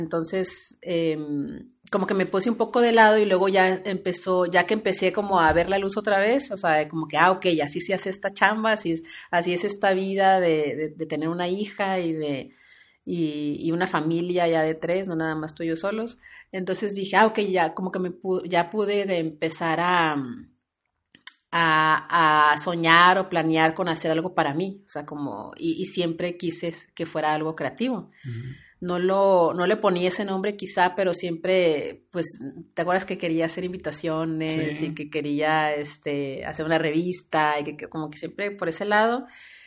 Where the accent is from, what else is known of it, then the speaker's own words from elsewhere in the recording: Mexicali, Baja California, Mexico; Yo soy de Mexicali, Baja California